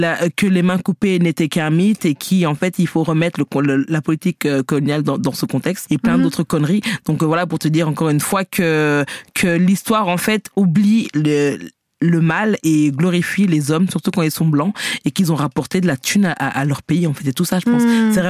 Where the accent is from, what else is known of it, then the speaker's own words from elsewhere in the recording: Belgium; nous, on est belges.